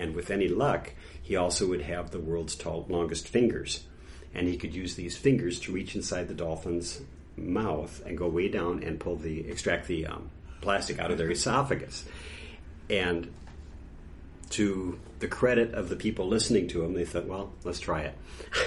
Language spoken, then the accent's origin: English; La Crosse, Wisconsin, United States; born there; I was born in La Crosse, Wisconsin, and my mother was from that area. My father was from Maine, Lebec, Maine.